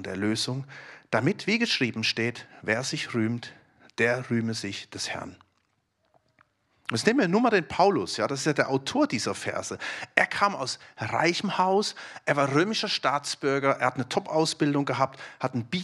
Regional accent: Stuttgart, Baden-Württemberg, Germany; In Jerusalem wurde ich gefragt, woher kommst du? Sag ich aus Stuttgart.

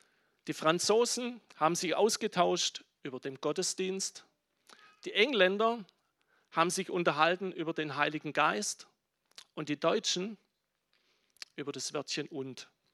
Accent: Germany; Bei uns in Deutschland, in manchen Gemeinden und auch in manchen Gläubigen.

